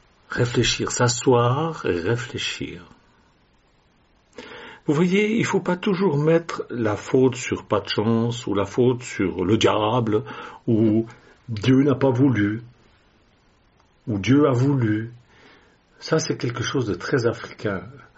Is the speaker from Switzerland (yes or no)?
yes; Switzerland; mes ancêtres étaient des protestants récemment convertis. Et ils ont donc pris la décision de quitter la France et d'aller s'installer en Suisse. Voilà pourquoi je suis suisse.